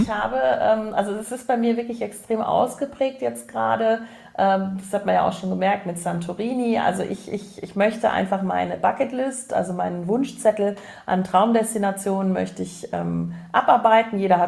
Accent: Cologne, North Rhine-Westphalia, Germany; now in Düsseldorf, Germany; Magdeburg und Köln sogar. Meine alte Heimatstadt.

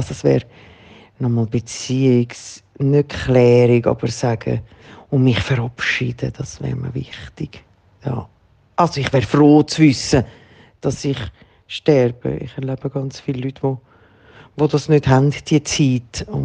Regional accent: Locarno, Ticino, Switzerland; now in Zurich, Switzerland; Ich bin in Locarno aufgewachsen am See. Und ich bin hier in Zürich auch an einem See.

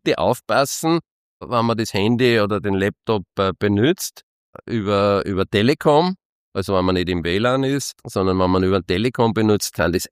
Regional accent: Austria; als typischer Österreicher sparsam

